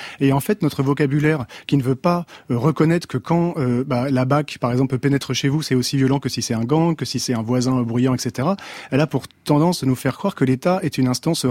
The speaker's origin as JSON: {"language": "French", "country": "France", "said": "je suis Français"}